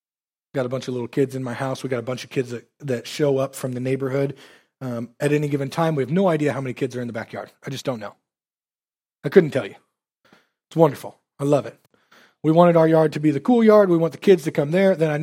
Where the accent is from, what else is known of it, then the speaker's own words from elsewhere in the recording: Keokuk, Iowa, United States; I was born in Keokuk, Iowa. I went to school here.